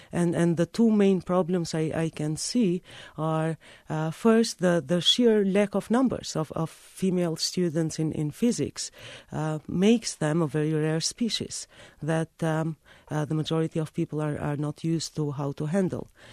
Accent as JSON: {"language": "English", "country": "Albania", "second_language": "English", "moved": "yes", "lives_now": "United States", "said": "that was one of the surprising findings I had when I moved from Albania to the States. In those days in Albania, at least in my experience, people never thought of a girl's profession and a boy's profession."}